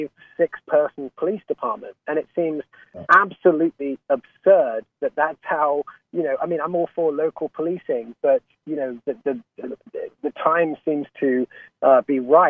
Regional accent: United Kingdom; moved away as an adult; now in United States; as you can hear from my accent, I'm a British guy. I moved to the States in around 2001.

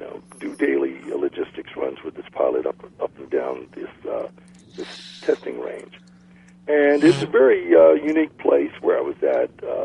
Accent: Washington, District of Columbia, United States; I'm Italian Welsh descent. I come from the Washington area, Washington D.C. area. I was raised there, and my family have a background in government service, civil service, and everything.

